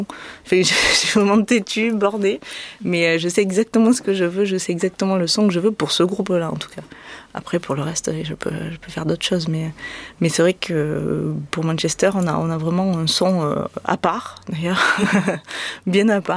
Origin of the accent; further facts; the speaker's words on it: France; C'est pas parce que je suis en France et que je suis française que je suis obligée de chanter en français.